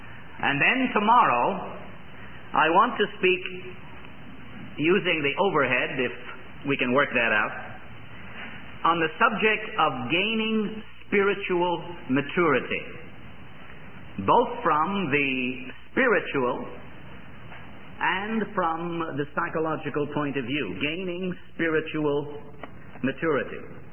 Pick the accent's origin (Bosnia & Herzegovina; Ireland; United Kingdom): Ireland; I was born in Ireland, raised in Ireland, went to medical school in Ireland.